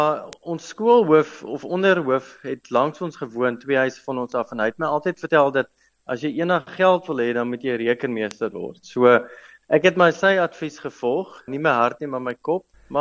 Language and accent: Afrikaans; Paarl, Western Cape, South Africa; Ek het wel in die Parel groot geword, ek is een baie trotse galpel. Ek was 12 jaar daar op skool, van laerskool tot hoërskool en toe daar gematrikuleer.